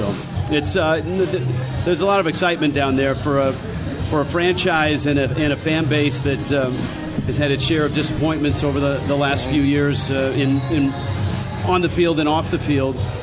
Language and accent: English; Miami, Florida, United States; growing up in Miami